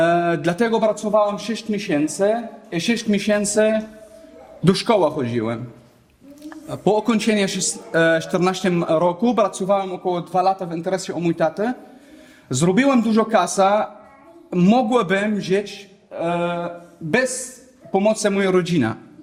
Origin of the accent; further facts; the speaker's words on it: Damascus, Damascus Governorate, Syria; now in Poland; jestem Syryjczykiem z Damaszku, jedna z najstarszych miast na świecie.